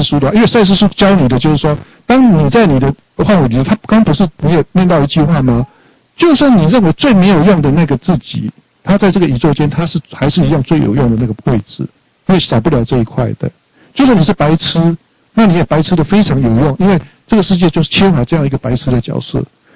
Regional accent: Yilan County, Taiwan; 我们小时候因为我们宜兰嘛，乡下，你就算我们用帽那个大帽子啊，然后放米在那

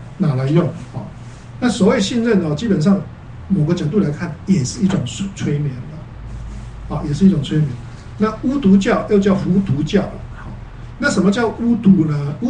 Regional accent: China; 像我们中国人看到鱼头是高兴的不得了

